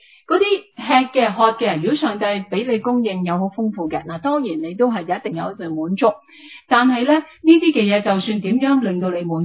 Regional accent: Hong Kong; 我是香港人啊，你身处在这个香港，你感不感觉到你真的快乐呢？

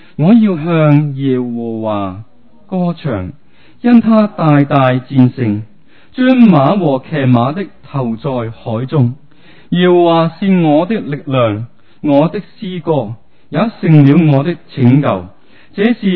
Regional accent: Hong Kong; 其实我们香港人很多的怨言

